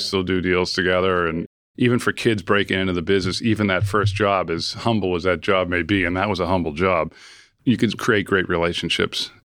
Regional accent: Milton, Massachusetts, United States; And so then we moved to Milton. So I ended up growing up in Milton when I was a kid.

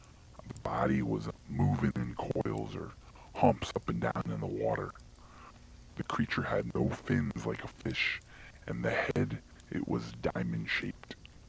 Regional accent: Wisconsin, United States; now in Altoona, United States; in Altoona, PA for only a few years, and this is only the second time that I have fished this lake. I'm from Wisconsin, and I have fished many large lakes and rivers

